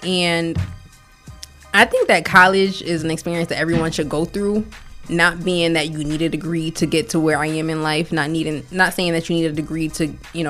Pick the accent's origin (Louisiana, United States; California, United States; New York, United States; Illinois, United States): New York, United States; Rochester; I mean, so growing up, I mean, I'm here from Rochester, New York, and growing up, I actually had the privilege to go to a suburban school.